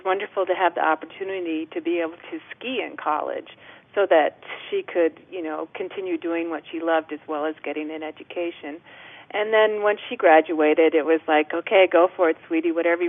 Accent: Park City, Utah, United States; it helps growing up in Park City because so many people are that way as well. It's a very outdoor community.

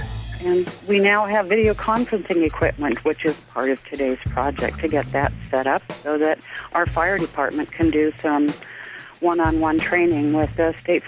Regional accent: Cooper Landing, Alaska, United States; from Cooper Landing. We're basically a roadside community, but most of the community is hidden from the road.

